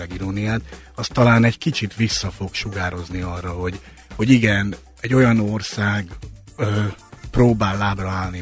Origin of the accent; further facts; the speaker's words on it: Hungary; mert hogy magyarok vagyunk, mit csináljuk ezt a fesztivált. Azt gondoljuk magunkról, hogy nagyon sújt bennünket a történelem